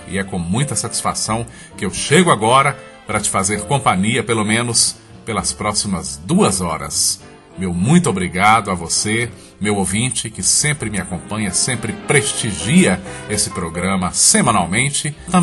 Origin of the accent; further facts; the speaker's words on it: Sete Lagoas, Minas Gerais, Brazil; eu sou mineiro de Sete Lagoas